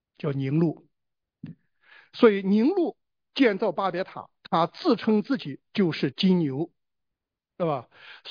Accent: China; 所以我们中国人美女蛇就是从这个地方来的，对吧？

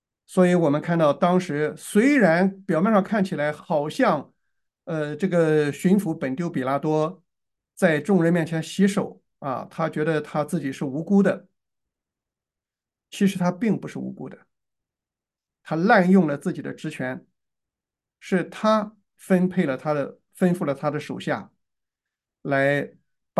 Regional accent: China; 当然，我们中国人会觉得说：“哦，这不是我们中国人，是欧洲人。”

